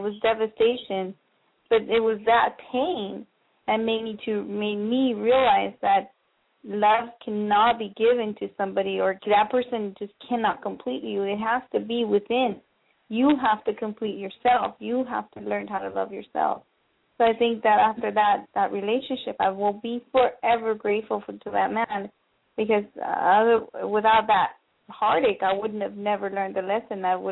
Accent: Los Angeles, California, United States; From Los Angeles, California.

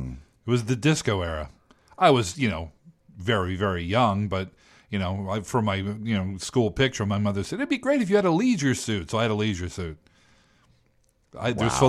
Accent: Delaware, United States; Don't forget, we're from Delaware.

